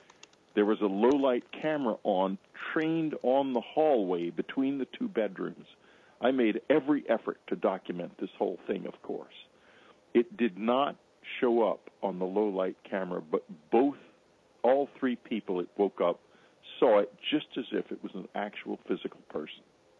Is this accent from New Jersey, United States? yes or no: no; San Antonio, Texas, United States; now in California, United States; It followed us to the little condo in San Antonio, Texas, my hometown, that we managed to get a hold of. I'm living now in California